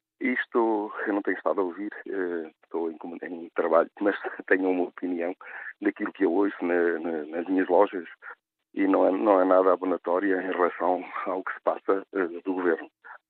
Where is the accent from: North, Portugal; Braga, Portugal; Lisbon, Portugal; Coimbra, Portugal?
North, Portugal; eu sou do Norte, mas tenho muitos amigos no Alentejo.